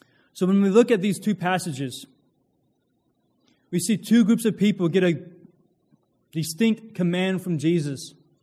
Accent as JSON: {"language": "English", "region": "Kentucky", "country": "United States", "tie": "born or raised there", "said": "Growing up in Kentucky and camping a lot, I had experience and knowledge of bears."}